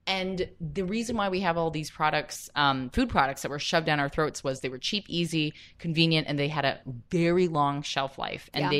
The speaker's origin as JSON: {"language": "English", "town": "San Diego", "region": "California", "country": "United States", "tie": "born or raised there", "said": "I am like Richard Lee's now moved to my hometown in San Diego."}